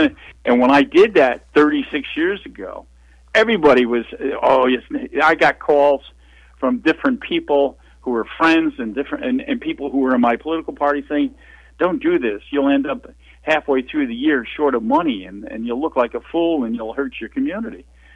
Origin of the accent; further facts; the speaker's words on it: Troy, United States; growing up in Troy, all the stores went out of business in downtown Troy